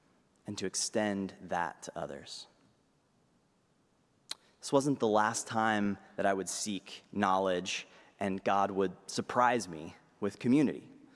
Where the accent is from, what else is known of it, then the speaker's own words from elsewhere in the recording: Arizona, United States; I attended undergrad close to my hometown at Arizona State University.